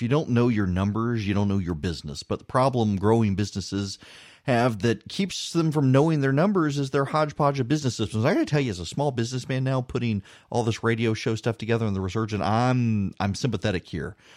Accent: Dubai, United Arab Emirates; I grew up in Dubai.

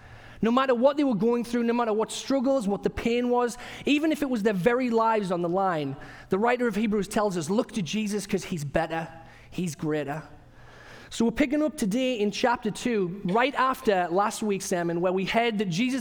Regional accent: England, United Kingdom; moved away as an adult; now in United States; But that's because I've got an accent. I'm originally from England. And believe it or not, having an accent and living in the United States has got me into quite a few interesting situations over the last 10 years.

